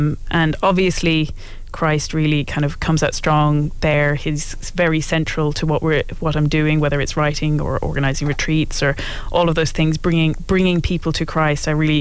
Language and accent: English; Kilkenny, Leinster, Ireland; now in Dublin, Ireland; I'm from Kilkenny, but I live in Dublin now. I did a master's in Nottingham in Viking and Anglo-Saxon studies.